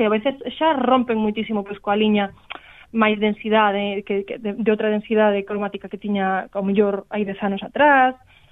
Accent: Galicia, Spain; sobre todo pois na miña zona que eu son do Barbanza, ali temos moitísimas casas con escudos de cereas

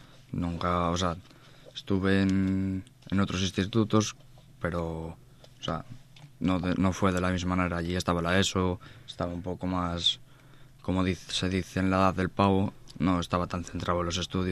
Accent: Neda, Galicia, Spain; Yo soy de Neda.

